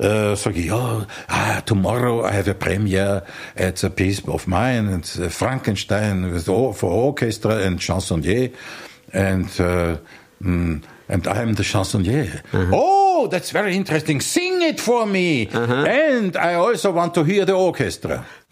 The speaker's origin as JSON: {"language": "German", "region": "Vienna", "country": "Austria", "tie": "born or raised there", "said": "ich bin ja aus Bratensee. Und Bratensee ist der Nachbardistrikt von da, wo ich aufgewachsen bin und heute noch wohne."}